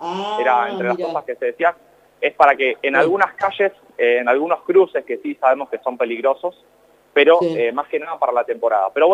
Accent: Buenos Aires, Argentina; now in Pinamar, Argentina; Yo me fui en 2000, de Capital Federal. Me fui en 2017. En 2017 me vine para Pinamar. En 2019 volví a Buenos Aires por una cuestión laboral y me agarró la pandemia. Y pude volver recién en septiembre del 20.

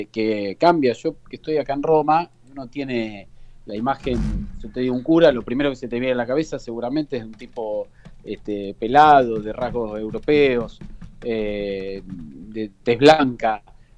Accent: Argentina; argentino porque soy argentino

